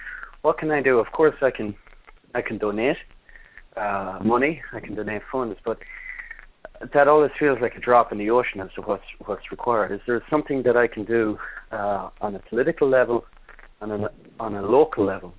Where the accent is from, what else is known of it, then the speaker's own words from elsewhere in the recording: Ireland; as an Irish citizen, as a citizen of the European Union, what can I do as an individual